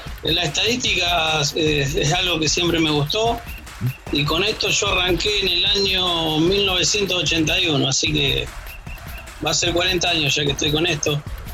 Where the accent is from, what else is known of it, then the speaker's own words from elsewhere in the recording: Lincoln, Buenos Aires Province, Argentina; yo soy de Lincoln, acá provincia de Buenos Aires. Soy profe de educación física jubilado, ya tengo 53 años.